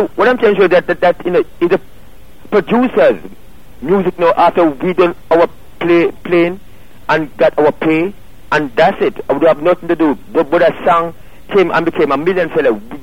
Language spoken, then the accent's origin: English; Trenchtown, Kingston, Jamaica; I grew up in Trenchtown.